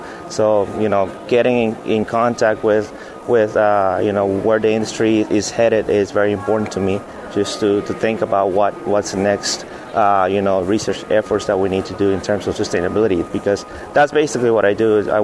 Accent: Honduras; also born or lived in Costa Rica; now in California, United States; I am originally from Honduras, born and raised. I've been around many places, so I did my undergrad in Costa Rica

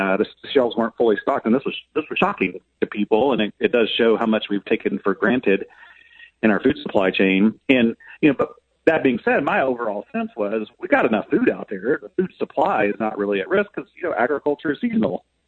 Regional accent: Lockney, Texas, United States; also born or lived in Plainview / Wellman; I'm a West Texas native, born in Plainview, grew up in Lotney up until almost junior high. Then we moved south to Wellman, Texas, which is down by Brownfield

